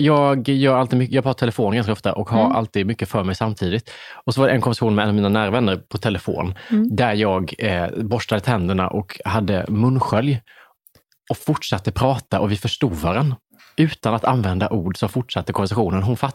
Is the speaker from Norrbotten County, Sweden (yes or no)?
no; Värnamo, Jönköping County, Sweden; i min hemstad